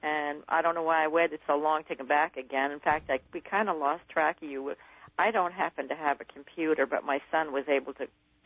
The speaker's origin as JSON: {"language": "English", "town": "Port St. Lucie", "region": "Florida", "country": "United States", "said": "I'm from Port St. Lucie, Florida."}